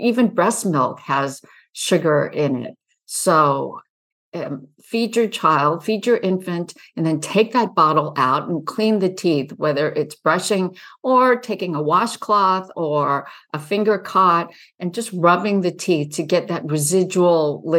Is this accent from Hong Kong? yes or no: yes; Hong Kong; When I was growing up in Hong Kong, my brother and I were born there.